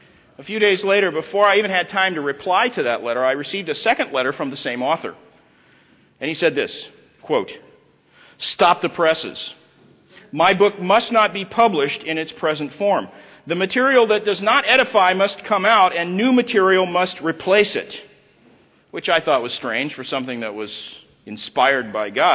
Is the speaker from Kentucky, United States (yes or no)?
no; Tulsa, Oklahoma, United States; Now, I grew up in Tulsa. That's my hometown.